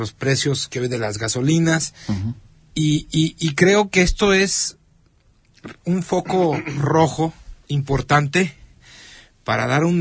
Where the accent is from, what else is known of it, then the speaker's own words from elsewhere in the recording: Mexico; porque todos somos mexicanos